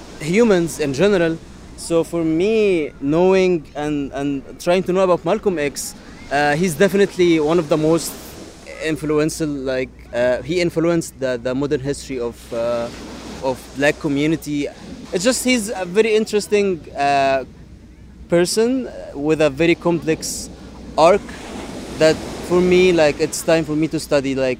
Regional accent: Egypt; I am from Egypt, born and raised. So I never been exposed to the American culture, never been impressed by it.

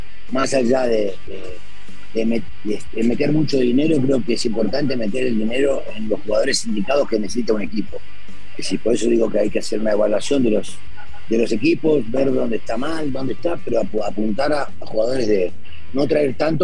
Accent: Mexico; also born or lived in Argentina; Yo, más allá de que por nacimiento soy argentino, creo que la mayor parte de mi vida fui hecho acá en México y me siento mexicano sin tener la nacionalidad. Nunca quité la nacionalidad argentina

